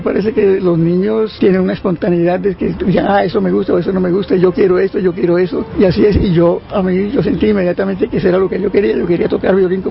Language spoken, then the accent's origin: Spanish; Barranquilla, Atlántico, Colombia; moved away; also born or lived in Cartagena; nos fuimos todos, toda la familia de Barranquilla y Cartagena, y nos fuimos para, primero para Dallas